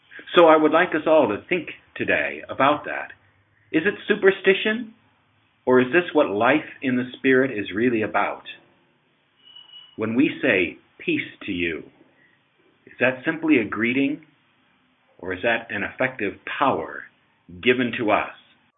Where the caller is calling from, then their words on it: Kathmandu, Bagmati, Nepal; I'm calling from Nepal, Kathmandu